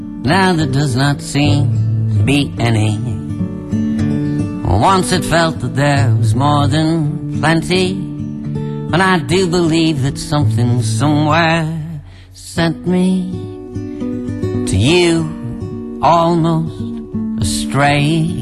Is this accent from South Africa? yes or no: no; Manchester, North West England, United Kingdom; We're from Manchester, but this song was written by a Liverpudlian, a person from Liverpool, or as we call them, Scousers.